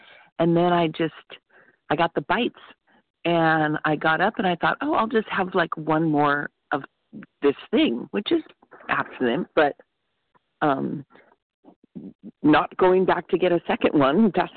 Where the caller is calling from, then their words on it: California, United States; California.